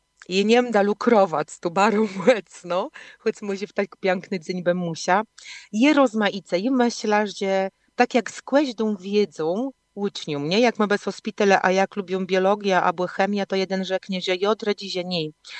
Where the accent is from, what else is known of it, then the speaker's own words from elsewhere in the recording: Pomeranian Voivodeship, Poland; cesimy się z tego, że my jesteśmy kaszubami